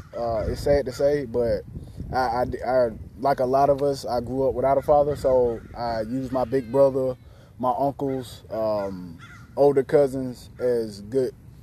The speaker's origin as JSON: {"language": "English", "town": "Mobile", "region": "Alabama", "country": "United States", "tie": "born or raised there", "said": "I was born and raised in Creighton. That's kind of midtown. That's the midtown area of Mobile."}